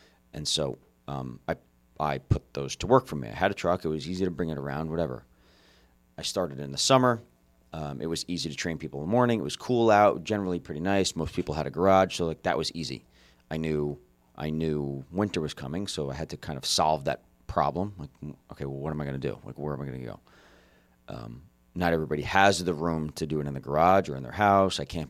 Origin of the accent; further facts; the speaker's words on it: Wyckoff, New Jersey, United States; I grew up in Bergen County. I was born and raised in Wyckoff. I went to Don Bosco Prep.